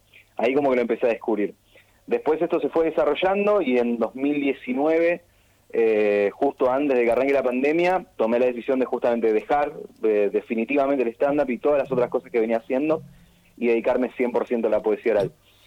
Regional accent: Rosario, Santa Fe, Argentina; now in Corrientes, Argentina; yo soy rosarino, vivo en Corrientes

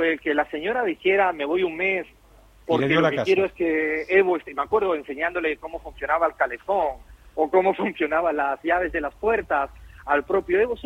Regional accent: Cádiz, Andalusia, Spain; born there; also born or lived in Bolivia; Yo nací en Cádiz, en el sur de España, en Andalucía.

